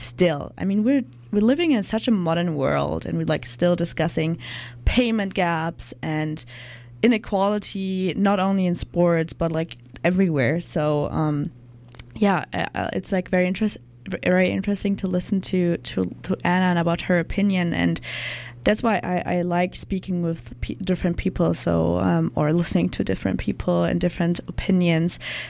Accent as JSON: {"language": "English", "country": "Germany", "second_language": "English", "said": "I'm from Germany"}